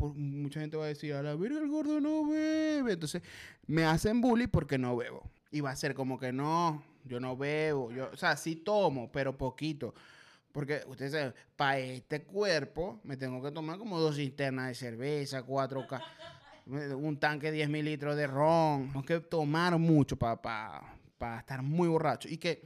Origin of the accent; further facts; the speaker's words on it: Maracaibo, Zulia, Venezuela; eso nada más lo usamos en Maracaibo, este verbo, vamos a pegárnosla. O sea, de verdad que nosotros somos, yo estoy muy orgulloso de donde vengo, pero es que nosotros somos raros también.